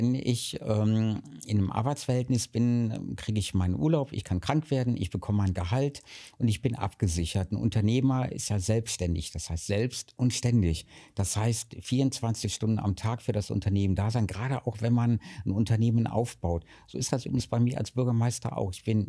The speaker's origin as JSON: {"language": "German", "town": "Bad Doberan", "region": "Mecklenburg-Vorpommern", "country": "Germany", "tie": "born or raised there", "said": "ich habe ja in Bad Doberan 20 Jahre das Johanniterhaus geleitet, war in der Stadtvertretung und das ist wirklich meine Heimat, diese Stadt. Ich kenne jede Ecke, jeden Winkel"}